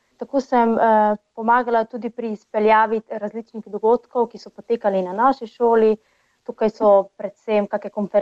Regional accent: Prekmurje, Slovenia; also born or lived in Ljubljana; Konec septembra 2018 sem po poteku študentskega statusa sem se preselila iz Ljubljane nazaj v rodno Prekmurje.

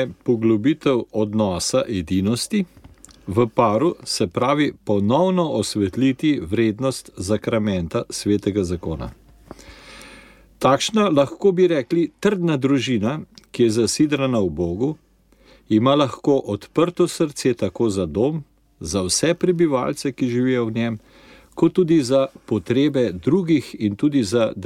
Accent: Trebnje, Southeast Slovenia, Slovenia; accent: Lower Carniolan; prihajava iz Trebnjega, tako da, kaj ne rečem, iz dolenjskega konca, tako da verjetno boste tudi zelo hiter pogruntali, da smo po dialektu iz Dolenjske.

